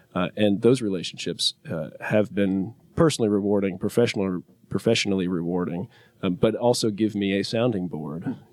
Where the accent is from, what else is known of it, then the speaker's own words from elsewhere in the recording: Atlanta, Georgia, United States; also born or lived in Boston; I'm from Atlanta, but practiced in Boston for a few years before coming back to Atlanta with my wife.